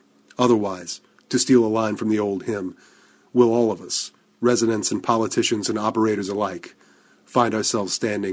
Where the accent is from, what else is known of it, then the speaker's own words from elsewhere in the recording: West Virginia, United States; within 10 seconds of finding out I was from West Virginia, congratulated me on being able to read.